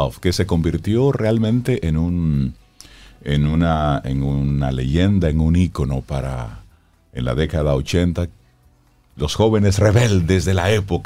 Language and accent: Spanish; Salcedo, Hermanas Mirabal, Dominican Republic; Por ejemplo, yo soy de Salcedo y vengo a la capital.